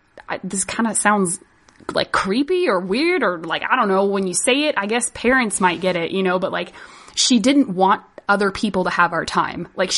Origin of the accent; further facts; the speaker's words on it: Idaho, United States; also born or lived in Washington; So I was born in Bellevue, Washington, which is outside of Seattle. That's where I spawned from. And then we lived about 3 hours south of Seattle until I was about 7. And then we moved to the great state of Idaho